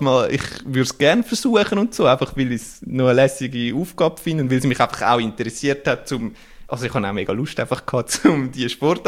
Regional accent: Winterthur, Zurich, Switzerland; Ich komme aus der Region Winterthur, kenne ein bisschen den Verein, habe mal mega nahe bei der Schützenwiese gewohnt

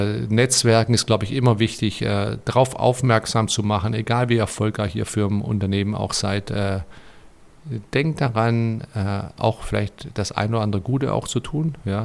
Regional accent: Stuttgart, Baden-Württemberg, Germany; So war es bei mir. Ich bin in Stuttgart aufgewachsen.

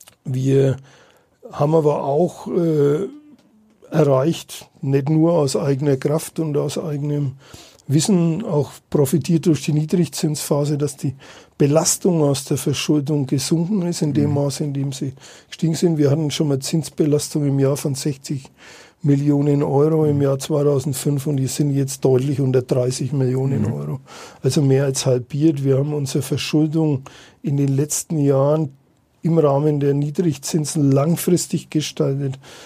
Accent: Nuremberg, Bavaria, Germany; ich bin ja auch gebürtiger Nürnberger, bin Nürnberger Bürger

